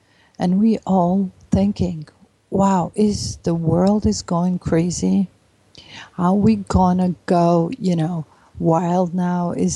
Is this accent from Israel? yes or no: yes; Israel; now in United States; you know me, I'm Israeli, but I'm an American too. And my training in Israel to be a child that goes around and, you know, run to the shelter at 5 years old gave me some perspective.